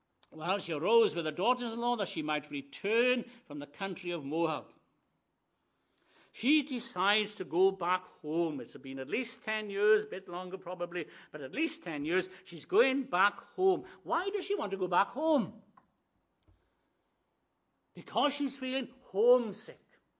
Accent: Wales, United Kingdom; We have an expression in Welsh, it's called hiriaeth. Hiriaeth is a homesickness, but being Welsh, of course, is much deeper than the English

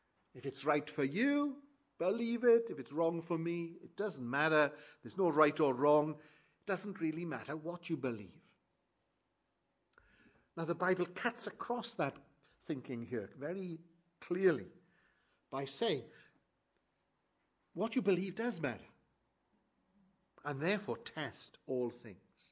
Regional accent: Wales, United Kingdom; Near where I was brought up in South Wales

